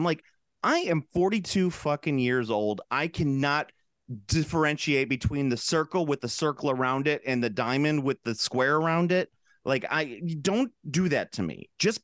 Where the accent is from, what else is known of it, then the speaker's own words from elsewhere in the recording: Chicago, Illinois, United States; Yeah, because if someone said like, "Where are you from?" I'd say Chicago, because I'll be damned if I say Illinois.